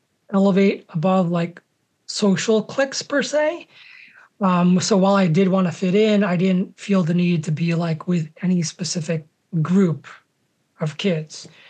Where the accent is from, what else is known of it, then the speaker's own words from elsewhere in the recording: New Jersey, United States; accent: Filipino; But I think what it also did was like it removed some of my accent, likely my Filipino accent. But I did grow up in New Jersey.